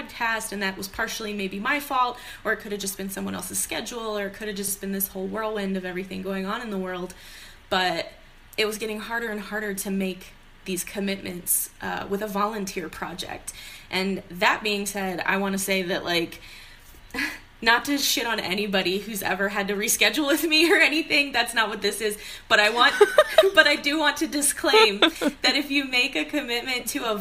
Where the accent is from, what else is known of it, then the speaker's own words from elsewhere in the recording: Midwest, United States; Because growing up in the Midwest, for me, it was very, what's vegan?